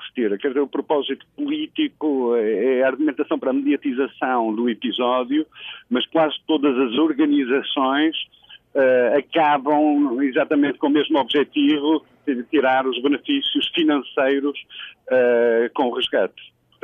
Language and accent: Portuguese; Portugal; eu sou português